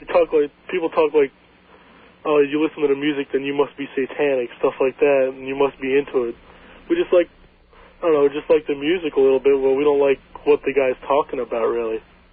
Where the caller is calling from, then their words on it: Central Islip, New York, United States; Central Islip.